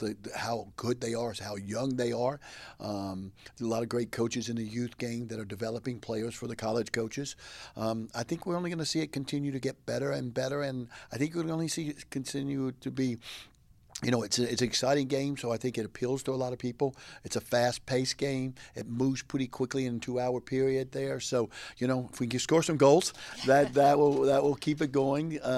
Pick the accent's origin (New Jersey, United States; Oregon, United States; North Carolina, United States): North Carolina, United States; Greensboro; But no, you know, I grew up in Greensboro.